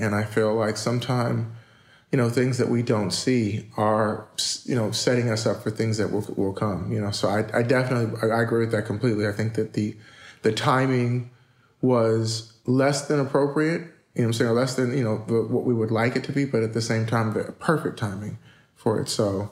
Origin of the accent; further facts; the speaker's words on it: Inglewood, California, United States; also born or lived in Pacoima; I was born in Pacoima, California, moved to Inglewood